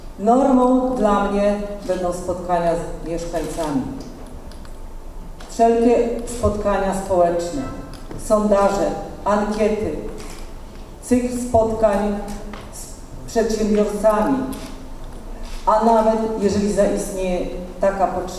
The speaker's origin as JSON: {"language": "Polish", "town": "Elbląg", "region": "Warmian-Masurian Voivodeship", "country": "Poland", "tie": "born or raised there", "said": "ja jestem rodowitą Elblążanką i naprawdę kocham swoje miasto."}